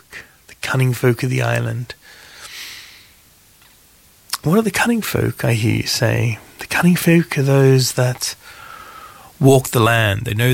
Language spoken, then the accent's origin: English; United Kingdom; I mean, let's just think about it from being British. That's what we talk about, don't we? We talk about the weather.